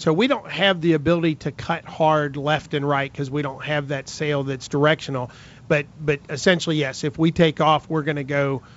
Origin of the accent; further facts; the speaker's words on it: Kentucky, United States; I do a lot of rural flying. I'm from Kentucky.